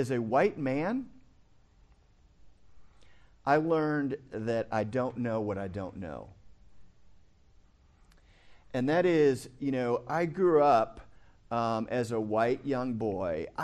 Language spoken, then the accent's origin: English; Midwest, United States; But I grew up in the Midwest. I was, we were kind of a white country club family.